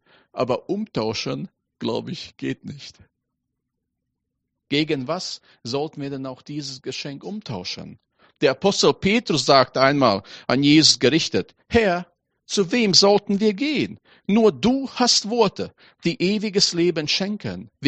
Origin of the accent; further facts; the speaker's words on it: Latvia; Ich bin ja in Lettland aufgewachsen. Für mich gehört Schnee zu Weihnachten.